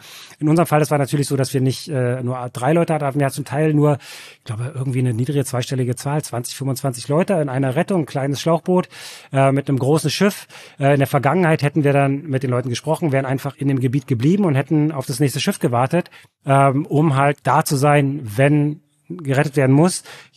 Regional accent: East Germany, Germany; born there; ich bin in Ostdeutschland geboren

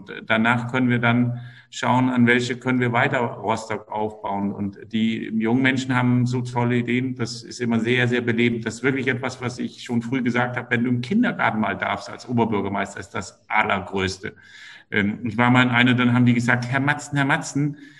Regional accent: Denmark; ich bin Däne

